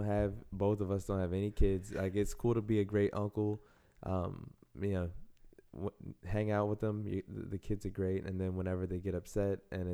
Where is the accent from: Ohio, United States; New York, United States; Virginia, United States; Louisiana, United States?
New York, United States; Bronx; also born or lived in Yonkers / Rockland County; So I grew up in New York. I grew up originally in the Bronx, had a small stint in Yonkers, Cross County. Actually had a little time up in Rockland County too.